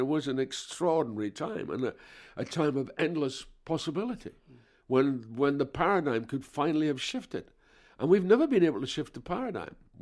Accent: Scotland, United Kingdom; moved away as an adult; now in London, United Kingdom; I got a grant. I came from Scotland. My mother was a widow. I got a grant. I came to London.

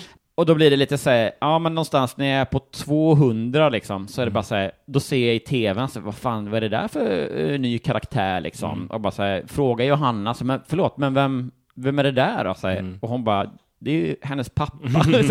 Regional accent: Småland, Sweden; jag är från Småland ändå.

